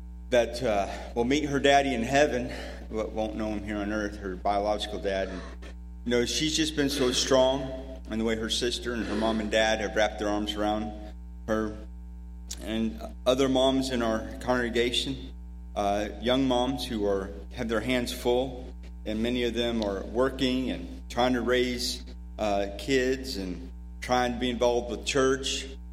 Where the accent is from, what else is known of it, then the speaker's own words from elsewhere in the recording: Iowa, United States; also born or lived in Snowville, Georgia; it reminds me of growing up in Iowa and then down in Snowville, Georgia, my folks moved there.